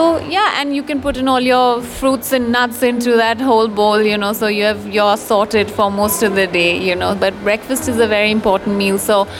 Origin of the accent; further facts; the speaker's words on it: Assam, India; I'm a rice eater because I'm from Assam and I can't live without rice.